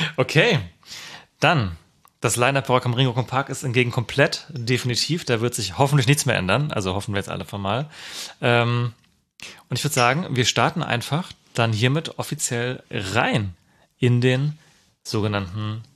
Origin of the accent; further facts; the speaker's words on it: North Rhine-Westphalia, Germany; ich komme ja aus der Gegend.